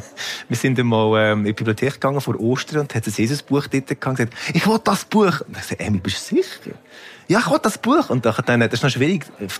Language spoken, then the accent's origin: German; Lucerne, Switzerland; ich bin natürlich in Luzern aufgewachsen. Also im Kanton Luzern, sehr katholisch.